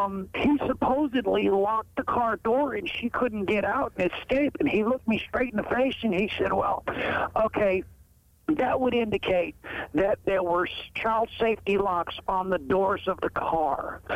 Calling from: Rolla, Missouri, United States; I'm in Rolla.

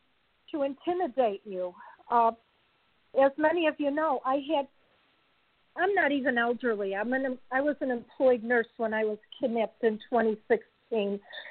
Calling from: California, United States; I'm calling from California.

